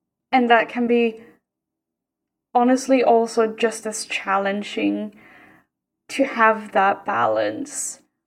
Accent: Stockholm, Stockholm County, Sweden; Oh yeah, I'm from Sweden. I live in Stockholm.

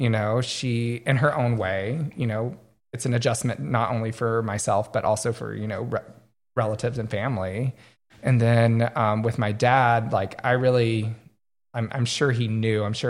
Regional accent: Montgomery, Alabama, United States; but I was raised in Alabama, and then, you know, both my parents were in the military, so they moved around a lot, but before, and then we ended up settling in Montgomery.

